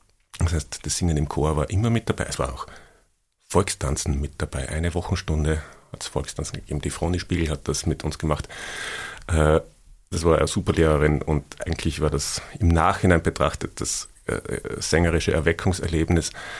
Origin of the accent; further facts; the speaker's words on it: Oberwölz, Styria, Austria; Ja, es war offensichtlich kalt in Oberwölz und ich habe sehr genossen, das letzte Kind zu sein.